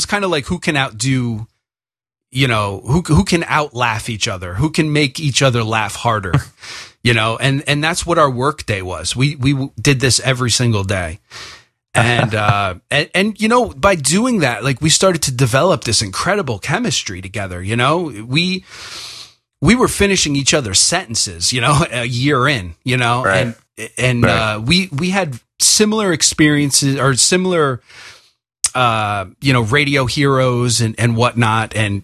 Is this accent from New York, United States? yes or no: yes; New York City, New York, United States; I definitely am, and I am a New Yorker through and through. You know, I was born and raised here, and I'll probably die here. You know, I'm a New York guy.